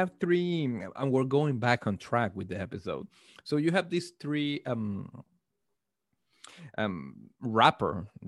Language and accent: English; Venezuela; English is a second language; we're both from Venezuela. We're cousins. We're family, and we're speaking in a language that is not our first language.